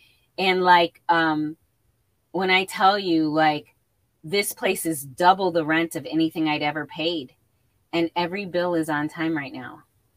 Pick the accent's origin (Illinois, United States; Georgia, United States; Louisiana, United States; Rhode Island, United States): Illinois, United States; Harvey; So I grew up in Harvey, Illinois, which is a lower middle income area.